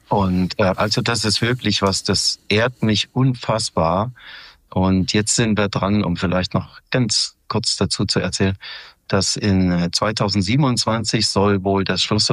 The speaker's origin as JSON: {"language": "German", "town": "Halle", "region": "Saxony-Anhalt", "country": "Germany", "tie": "born there", "said": "Ich komme ja gebürtig aus dem Osten Deutschlands, in Halle, Sachsen-Anhalt."}